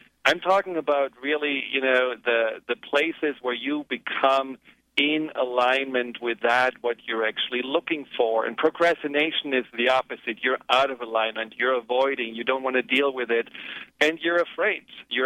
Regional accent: Baden-Württemberg, Germany; I grew up in Germany in the Black Forest, and the Black Forest is very close to the French border.

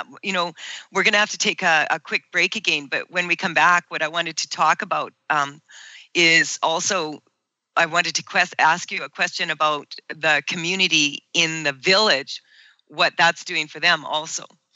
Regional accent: Saskatchewan, Canada; now in Kelowna, Canada; I'm from Saskatchewan, and how I ended up here in Kelowna is I was traveling back and forth across Canada for several years

